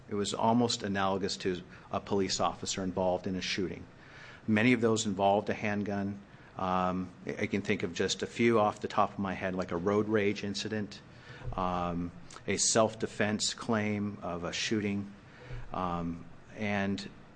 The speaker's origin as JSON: {"language": "English", "town": "Salem", "region": "Oregon", "country": "United States", "tie": "born or raised there", "said": "I live here in Salem. I grew up in Salem"}